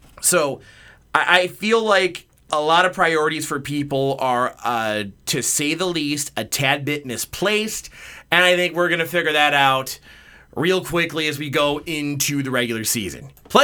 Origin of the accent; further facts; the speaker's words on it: Detroit, Michigan, United States; I've lived in this state. I was born and raised in Detroit.